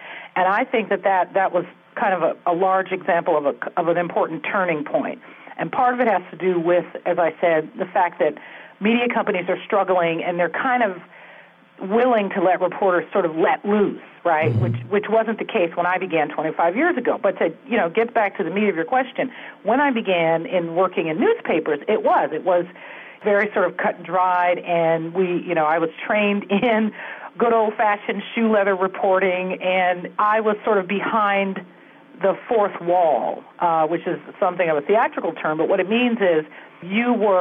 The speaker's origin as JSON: {"language": "English", "town": "San Francisco", "region": "California", "country": "United States", "tie": "born or raised there", "said": "You're referring to my first daily newspaper job, which was in my hometown of San Francisco."}